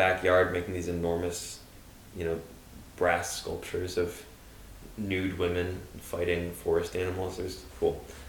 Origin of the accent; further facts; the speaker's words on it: New York City, New York, United States; I mean, like, just always a bunch of actors hanging out. And, you know, I grew up in the East Village.